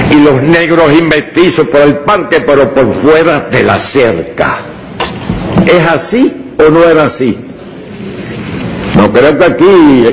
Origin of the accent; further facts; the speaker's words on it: Santiago de Cuba, Cuba; also born or lived in Virán; Yo nací en el campo, en Virán, municipio ahora es de Cueto, antes era Bellavicero, ahora soy cuetense y holguinero, pero me eduqué en Santiago